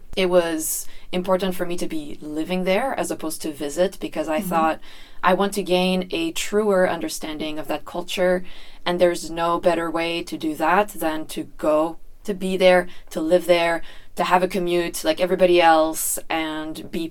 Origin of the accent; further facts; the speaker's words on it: Canada; I'm from Canada.